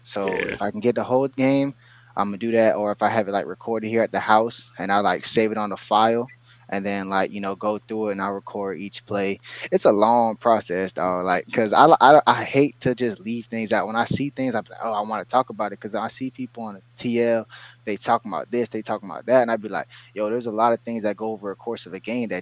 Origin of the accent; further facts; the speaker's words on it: Florida, United States; My whole family, I'm from Broward County, and you know, my whole family played football.